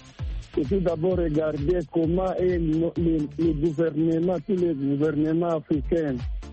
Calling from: Bujumbura, Bujumbura Mairie, Burundi; tout va bien aussi chez nous au Burundi.

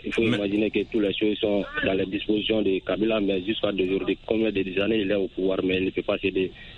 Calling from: Soumikini, DR Congo; Je vous appelle depuis dans mon village natal à Soumikini.

